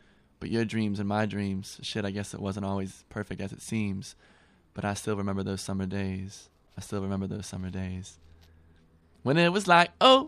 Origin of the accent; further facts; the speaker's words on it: Louisiana, United States; All of a sudden I was like, oh, it's cool for that I'm from Louisiana.